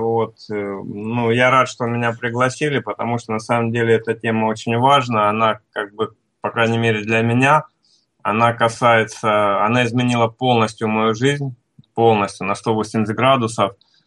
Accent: Krasnodar Krai, Russia; Сам я родом с Кубани, у меня отец кубанский казак.

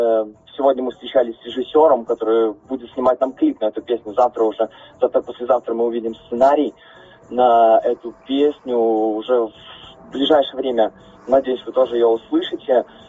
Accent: Mozyr, Gomel Region, Belarus; Планируем тоже в ближайших числах поехать в родной город мой Мозырь, там тоже познакомить зрителей с нашим творчеством.

